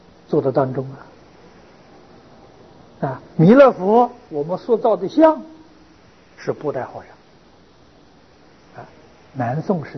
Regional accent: China; 就像我们中国人供祖先牌位，不忘记祖先

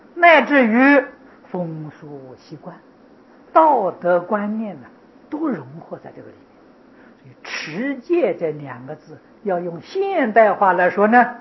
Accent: Taiwan

